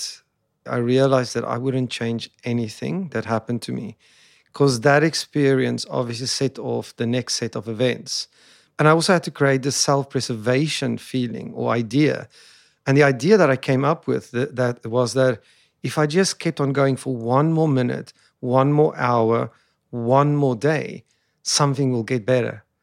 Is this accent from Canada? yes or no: no; South Africa; I come from South Africa.